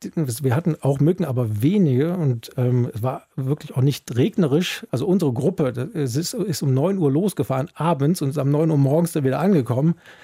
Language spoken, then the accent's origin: German; Cologne, North Rhine-Westphalia, Germany; born there; ich bin sogar in Köln-Kalk geboren.